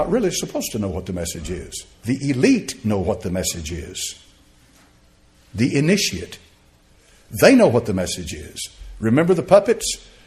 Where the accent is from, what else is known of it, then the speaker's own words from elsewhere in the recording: United States; But on the other hand, I'm an American.